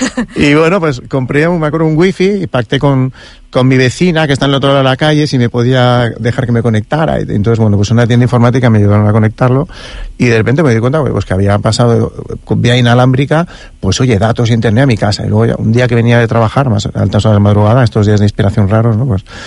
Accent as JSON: {"language": "Spanish", "town": "Madrid", "region": "Community of Madrid", "country": "Spain", "lives_now": "Pollensa, Spain", "said": "quizás porque vengo de la península, así que soy originario de Madrid"}